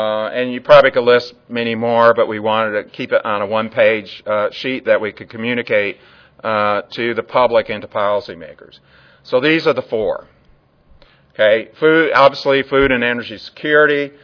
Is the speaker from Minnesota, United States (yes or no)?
no; Illinois, United States; I grew up near Chicago. I would argue some of the best soil in the world.